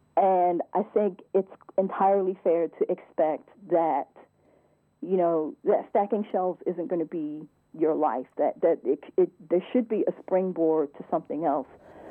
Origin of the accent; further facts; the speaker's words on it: United States; obviously I'm an American. I'm Native American.